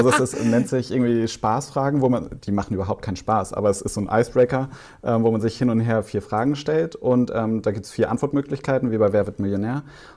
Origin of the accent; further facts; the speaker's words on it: Baden-Württemberg, Germany; ich bin ja im Schwabeländle groß geworden